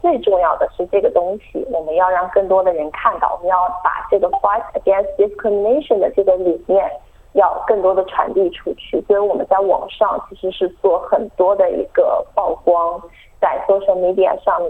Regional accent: China; 我们都是就是留学生，都是来自中国，然后我们是来自四个不同的地方。

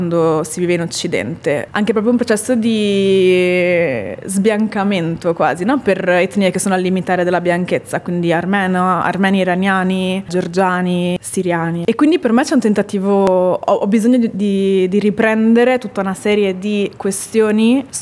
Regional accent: Veneto, Italy; also born or lived in United States; con i miei genitori, quando ero piccola, ci siamo trasferiti negli Stati Uniti per un periodo e poi siamo ritornati di fatto in Italia. Io ho passato i miei anni, fino ai 18 anni, ho vissuto nella provincia di Venezia.

